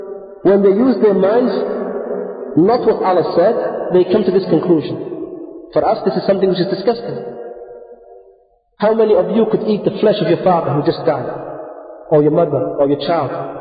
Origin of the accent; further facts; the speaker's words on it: United Kingdom; If you look in the West, for example, I'm from Britain, and we have political parties.